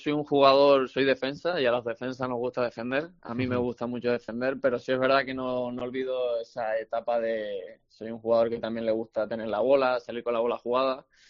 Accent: Canary Islands, Spain; Yo soy de Tenerife y es verdad que llegar aquí con el frío y demás, pues se me hizo un poco difícil.

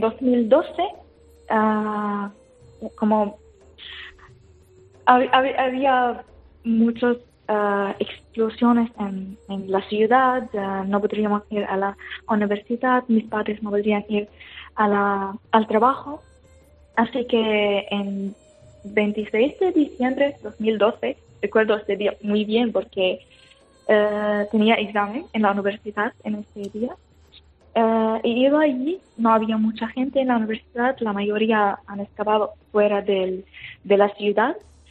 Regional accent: Homs, Homs Governorate, Syria; Spanish is a second language; moved away as an adult; now in Spain; Nací en Siria, ajá, en Homs. En una ciudad, está en el centro de Siria, se llama Homs. Y viví allí toda mi vida. Hasta que he venido aquí a España en el 2016.

